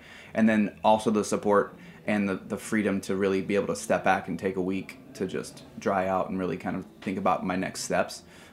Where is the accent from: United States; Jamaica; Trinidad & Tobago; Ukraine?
United States; Indiana; And truthfully, you know, I'm from Indiana, as we talked about.